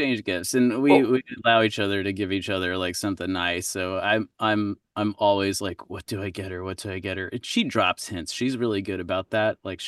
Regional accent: Texas, United States; moved away; My dad got transferred. I grew up in Texas. We were moving to Florida.

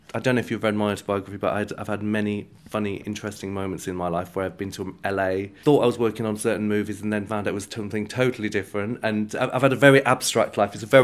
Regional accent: Armthorpe, Yorkshire and the Humber, United Kingdom; I'm from Armthorpe, actually, in Doncaster. It was a small mining town.

